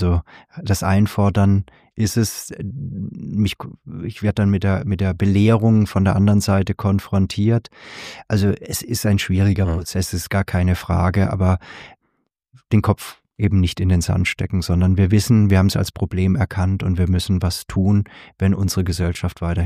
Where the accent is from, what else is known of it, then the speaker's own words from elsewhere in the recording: Baden-Württemberg, Germany; ich bin im Schwarzwald groß geworden